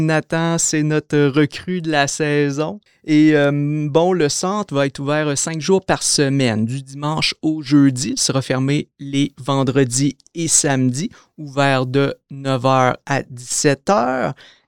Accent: Chandler, Quebec, Canada; Donc, moi, je suis originaire de la Gaspésie, plus précisément de Chandler, là, pour ceux qui connaissent, environ 35 minutes de percée.

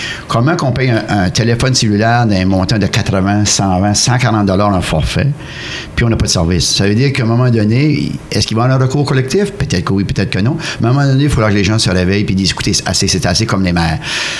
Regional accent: New Brunswick, Canada; pour qu'ils investissent chez nous, au Nouveau-Brunswick, au Restigouche et ailleurs.

